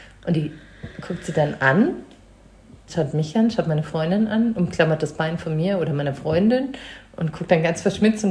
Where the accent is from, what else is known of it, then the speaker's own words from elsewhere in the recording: Munich, Bavaria, Germany; Ich bin in München geboren.